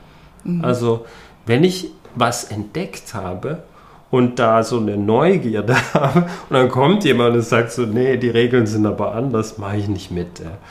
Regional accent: Baden-Württemberg, Germany; Ich bin im Schwarzwald aufgewachsen und war das so ziemlich der Einzige, der ein bisschen anders aussah.

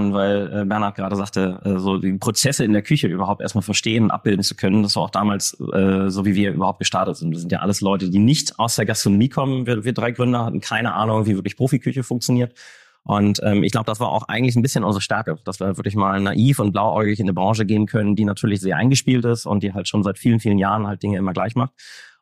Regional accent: Hamburg, Germany; Also ich bin ein Nordkind. Ursprünglich komme ich aus Hamburg. Auch sehr viel meines Lebens hier verbracht. War eine kurze Zeit auch mal woanders.

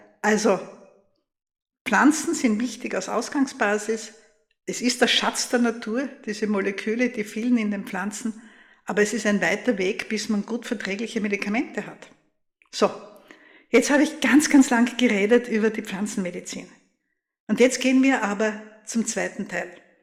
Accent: Graz, Styria, Austria; Ich habe auch bei mir daheim liegen einen Zeitungsausschnitt, wo etwas passiert ist in meiner Heimatstadt Graz.

